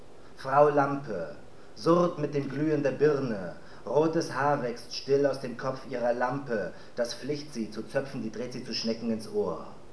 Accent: Kiel, Schleswig-Holstein, Germany; Also ich komme aus Kiel, deswegen.

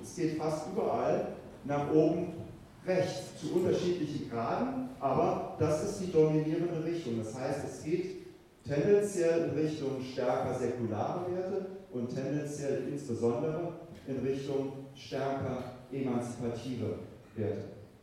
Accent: West Germany, Germany; in meinem Heimatland, in Westdeutschland, in Deutschland

